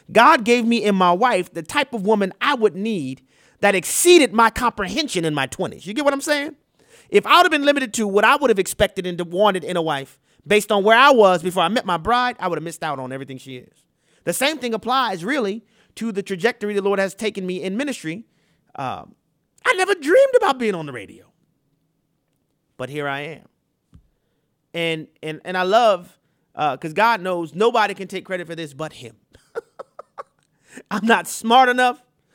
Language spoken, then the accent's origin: English; New Orleans, Louisiana, United States; I think this negatively impacted people in my hometown in New Orleans.